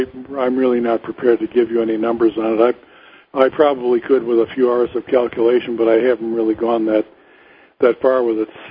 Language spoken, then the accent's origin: English; Normal, Illinois, United States; I'm from not far from where they are. I grew up in Normal, Illinois. They're in Moline.